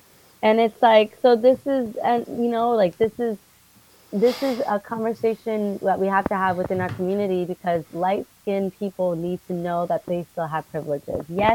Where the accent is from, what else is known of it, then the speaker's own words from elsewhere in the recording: the South, United States; Like I said, I grew up in the South, but my experience was different because I was in a predominantly Puerto Rican and white community.